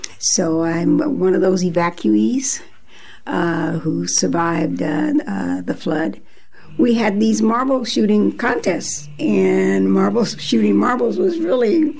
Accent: Portland, Oregon, United States; also born or lived in Topeka, Kansas; I was born in Topeka, Kansas. I am the youngest of six children. In other words, my brothers and sisters say I'm the baby. And I grew up in Portland, Oregon, with my parents. We came to Oregon during the shipyards

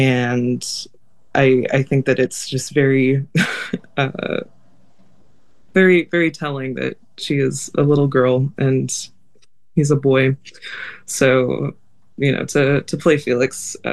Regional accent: Keizer, Oregon, United States; I'm from Kaiser, so just outside of Salem, but yes.

